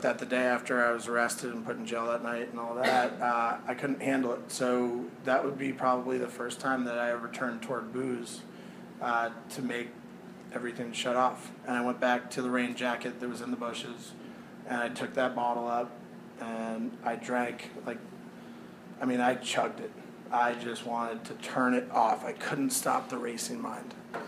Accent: Massachusetts, United States; accent: Boston; There's my Boston accent.

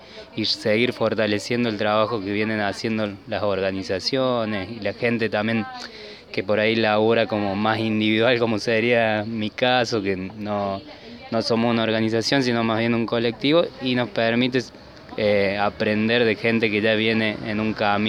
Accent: Cruz del Eje, Córdoba, Argentina; vengo desde Cruz del Eje, represento al colectivo Visitarte, donde trabajamos principalmente con el arte.

